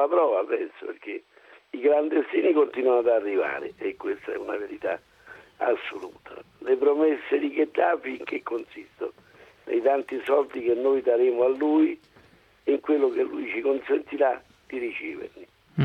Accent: Abruzzo, Italy; che non sono ciociaro, sono abruzzese, ma non è che mi offendo

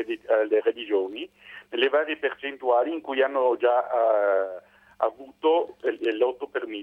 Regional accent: Schio, Veneto, Italy; Buonasera, sono di Schio, non di Vicenza.

